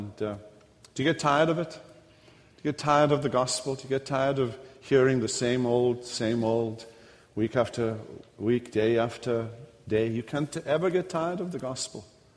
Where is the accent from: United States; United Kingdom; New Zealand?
United Kingdom; I'm British. We eat a lot of potatoes.